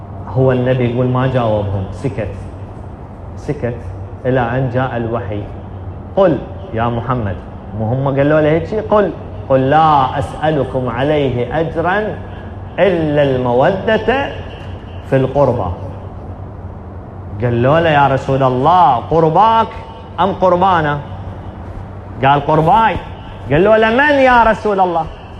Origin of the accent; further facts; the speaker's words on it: Iraq; أسهل شيء عندنا بالعراق يصيحون ليل نهار عمره عمره